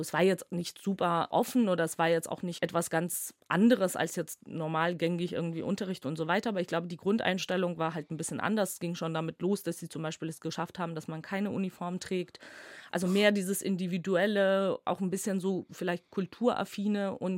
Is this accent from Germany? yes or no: no; Georgia; first language Georgian; German is a second language; Also meine Muttersprache ist schon ganz klar und definitiv Georgisch.